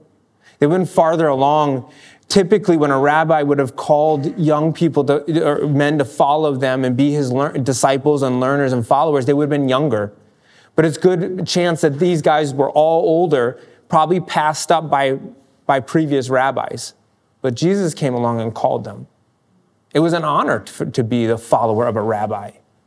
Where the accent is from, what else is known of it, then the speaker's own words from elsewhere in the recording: Maine, United States; I grew up in Maine, so I know what fishermen are like.